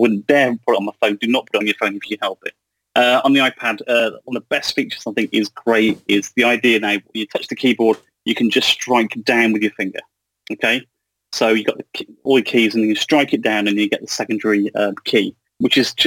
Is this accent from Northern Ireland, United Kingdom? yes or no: no; Shrewsbury, West Midlands, United Kingdom; Ah, my hometown. What a lovely place.